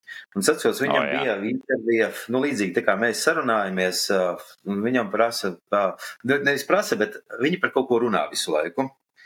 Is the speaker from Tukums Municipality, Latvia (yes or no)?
no; Cēsis, Vidzeme, Latvia; kaut kad es no Cēsīm, no mazas pilsētas, dzīvoju kaut kur citur